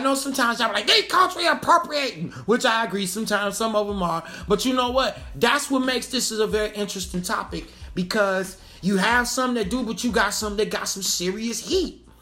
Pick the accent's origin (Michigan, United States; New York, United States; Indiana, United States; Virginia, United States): Michigan, United States; Detroit; I'm from Detroit.